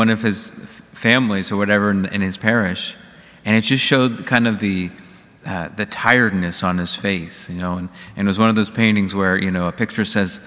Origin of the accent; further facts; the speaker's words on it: Warrenton, Virginia, United States; There was a beautiful painting that was actually painted by a man very near where I grew up in Warrenton, Virginia.